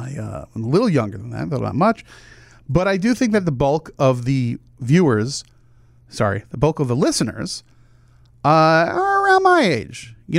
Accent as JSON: {"language": "English", "region": "New Jersey", "country": "United States", "tie": "born or raised there", "said": "because I grew up in New Jersey, and I had a lot of friends who grew up on Long Island."}